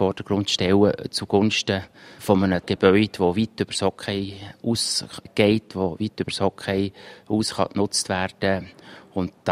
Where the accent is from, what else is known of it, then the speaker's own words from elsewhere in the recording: Trubschachen, Bern, Switzerland; Aber all die Dörfer wie Trubschachen, wo ich herkomme, ringsherum, die sind eigentlich alle eher auf einem absteigenden Pfad.